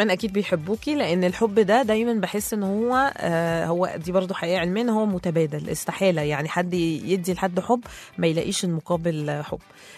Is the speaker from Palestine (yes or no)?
no; Egypt; انت بتشوفي ان يعني حاجه نادره احنا عندنا في مصر ان الازواج